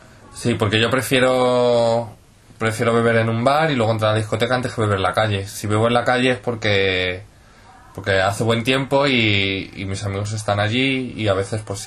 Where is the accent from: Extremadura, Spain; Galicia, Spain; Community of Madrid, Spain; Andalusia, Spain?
Community of Madrid, Spain; Madrid; De España, Madrid.